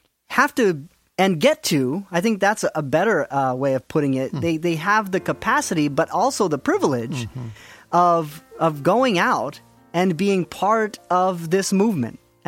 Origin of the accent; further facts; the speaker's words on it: Maine, United States; It is early in my ministry, and I'm leading a mission trip to my hometown in Maine.